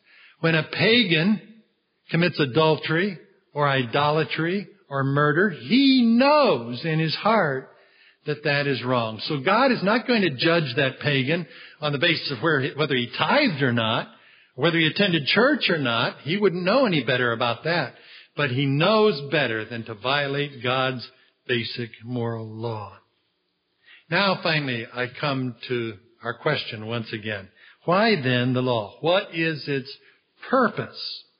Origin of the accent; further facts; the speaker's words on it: St. Louis, Missouri, United States; When I was growing up in St. Louis in the 1950s, There was no state speed limit in Missouri.